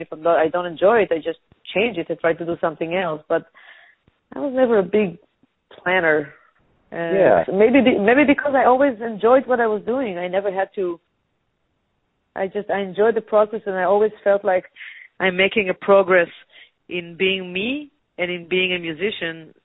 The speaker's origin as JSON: {"language": "English", "town": "Tel Aviv", "region": "Tel Aviv District", "country": "Israel", "moved": "yes", "said": "I came from Israel, from Tel Aviv, from the big city"}